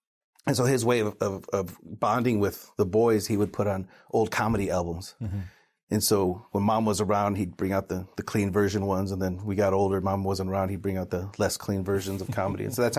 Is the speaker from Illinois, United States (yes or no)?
no; Tecumseh, Michigan, United States; born there; So I was born in Michigan in a really small town called Tecumseh, Michigan, not far from here.